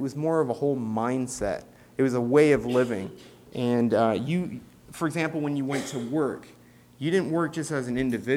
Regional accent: Canada; Many of you know that I grew up in Canada, a Canadian citizen.

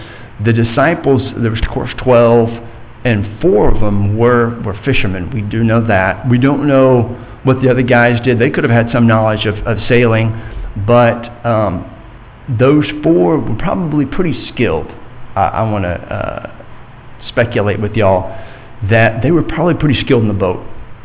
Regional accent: Texas, United States; And yes, I am proudly a Texan.

